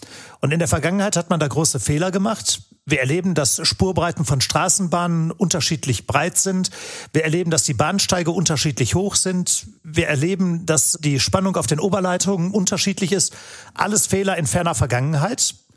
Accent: Gelsenkirchen, North Rhine-Westphalia, Germany; ich komme selbst aus dem Ruhrgebiet, aus Gelsenkirchen.

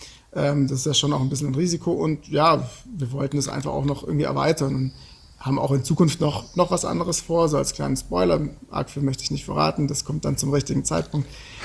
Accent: Germany; weil ich dort als Deutscher in den Kaffeebergen natürlich aufgefallen bin

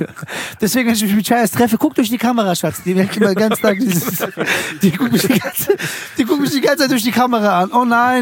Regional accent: Frankfurt, Hesse, Germany; aber wir sind Frankfurter

